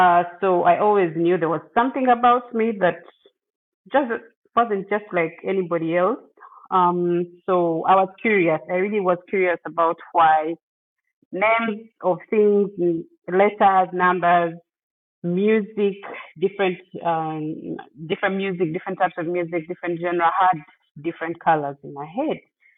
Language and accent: English; Uganda; I'm from Uganda, and that is from the eastern part of Africa, on the east coast, or towards the east coast.